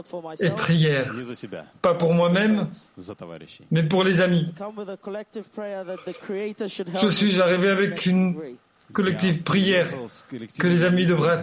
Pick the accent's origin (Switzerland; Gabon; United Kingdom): United Kingdom; England; Moi, je suis d'Angleterre, elle de République tchèque.